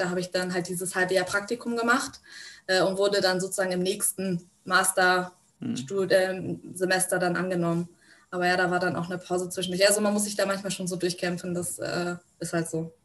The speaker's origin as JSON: {"language": "German", "region": "Northern Germany", "country": "Germany", "tie": "born or raised there", "said": "Ich bin so ein typisches Bundeswehrkind. Ne? Wir sind immer umgezogen. Ich habe auch schon in Bayern gelebt und in den USA und so. Also ständig umgezogen, aber die meiste Zeit eigentlich im Norden. Deswegen sage ich immer so, ja, ich komme aus dem Norden"}